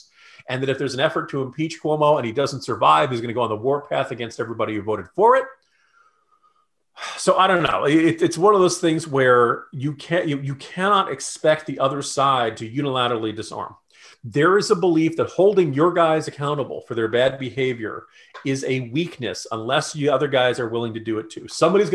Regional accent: Virginia, United States; Ralph Norton, look, I'm from Virginia.

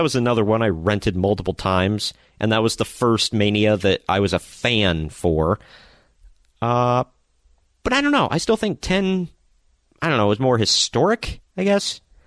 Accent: Scotland, United Kingdom; Kilts are meant to be worn without pants, Greg. I'm Scottish. I know this.

